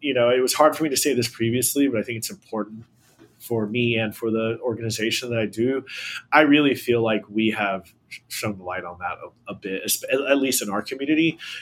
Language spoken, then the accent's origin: English; Houston, Texas, United States; I've got some old … on there because I'm from Houston.